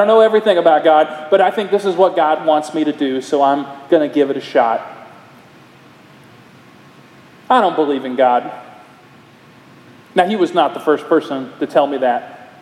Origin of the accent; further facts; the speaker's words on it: Iowa, United States; We talked about the big world that he grew up in Dallas and the small world that I grew up in Iowa.